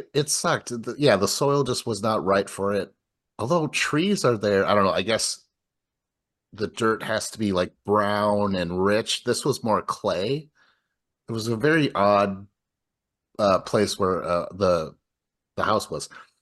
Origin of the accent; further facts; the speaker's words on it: Eau Claire, Wisconsin, United States; I grew up with in Eau Claire, our grandpa, he liked to garden